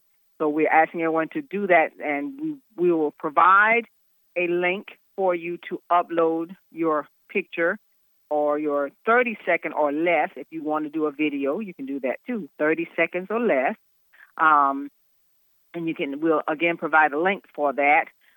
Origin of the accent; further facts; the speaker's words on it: Savannah, Georgia, United States; I am a native Savannahian, and yes, I grew up in the West Savannah neighborhood where the actual event took place.